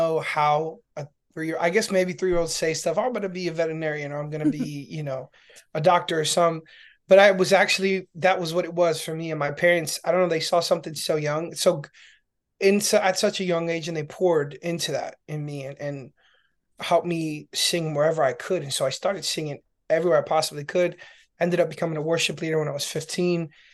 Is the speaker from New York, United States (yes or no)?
yes; New York City, New York, United States; I grew up in New York City, and like Christmas in New York is like